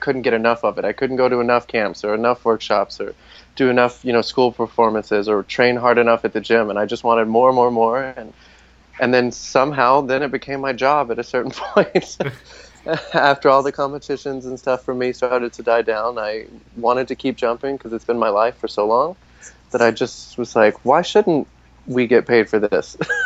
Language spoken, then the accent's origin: English; Louisiana, United States; He's from Texas, I'm from Louisiana, so we were right there growing up together.